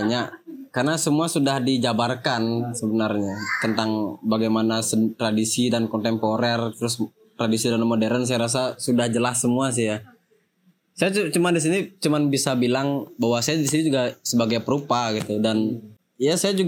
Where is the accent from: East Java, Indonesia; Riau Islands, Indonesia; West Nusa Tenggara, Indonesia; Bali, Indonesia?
Bali, Indonesia; also born or lived in Yogyakarta; saya merantau kuliah seni rupa di Jogja, ada satu kata yang saya suka, bahwa aku tidak perlu bilang bahwa aku tuh orang Bali, karena ketika aku bernafas, orang udah tahu aku udah orang Bali.